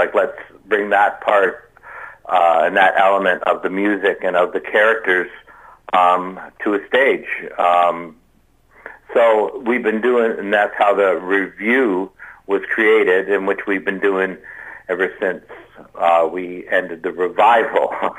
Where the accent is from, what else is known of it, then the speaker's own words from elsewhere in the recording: Canada; now in Las Vegas, United States; because, you know, I'm Canadian